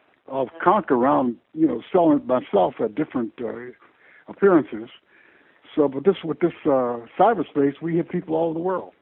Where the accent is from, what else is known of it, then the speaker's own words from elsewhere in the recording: Buffalo, New York, United States; we are both from Buffalo, and there was a place called Freddy's Donuts that he put in his cartoons. So when I go to Buffalo, I'll go to Freddy's Donuts.